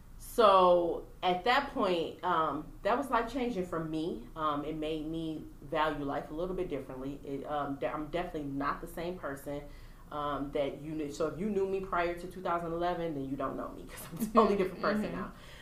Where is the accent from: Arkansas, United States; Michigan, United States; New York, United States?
Michigan, United States; Pontiac; I'm from Pontiac, Michigan, but the area that I lived in at the time